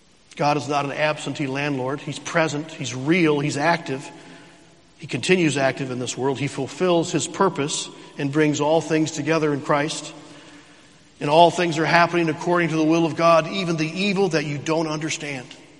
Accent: Missouri, United States; I'm from Missouri. Show me, right? The show me state.

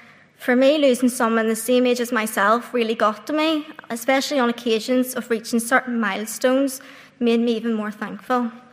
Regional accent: Northern Ireland, United Kingdom; born there; I was born in the Ulster Hospital, approximately 10 minutes from this building, on the 10th of August, 1999. I was brought up in a Christian home where both my parents were saved.

